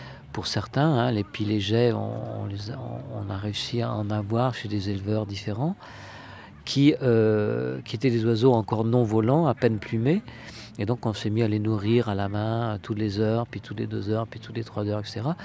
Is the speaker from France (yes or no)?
yes; Brittany, France; déjà je dois dire que je suis breton, hein, finistérien, né là en face de l'île d'Ouessant